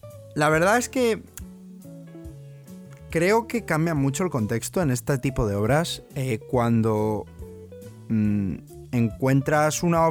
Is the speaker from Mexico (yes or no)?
no; Madrid, Community of Madrid, Spain; now in London, United Kingdom; yo me vine a Londres hace unos pues 4 o 5 años más o menos. Yo soy de Madrid, he vivido allí toda mi vida y bueno, hace 4 o 5 años pues decidí coger las maletas y venirme aquí